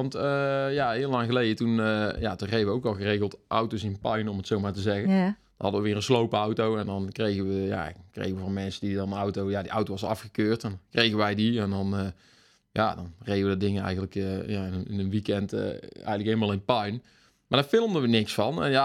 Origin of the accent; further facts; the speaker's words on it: Baarle-Nassau, North Brabant, Netherlands; Ja, uit Baarlen-Nassau natuurlijk. Hè? Ja, dus hier ben ik geboren en getogen, zoals ze zeggen. Nooit ergens anders gewoond.